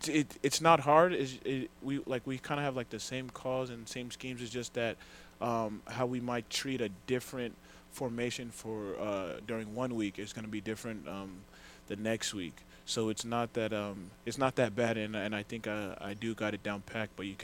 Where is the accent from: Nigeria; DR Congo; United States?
Nigeria; just being born as a Nigerian